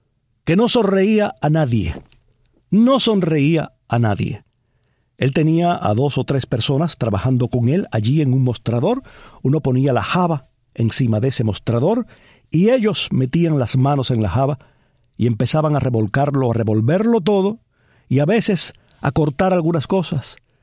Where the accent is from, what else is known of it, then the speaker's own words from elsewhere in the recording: Palma Soriano, Santiago de Cuba, Cuba; yo podría hacer solo el mismo recorrido que hacía entonces desde Palma Soriano, mi pueblo, hasta Boniato.